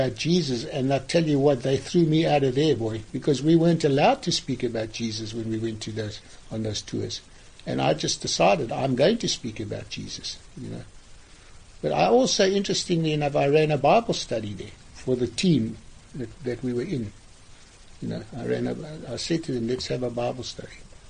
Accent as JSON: {"language": "English", "country": "South Africa", "said": "I said, I come from South Africa."}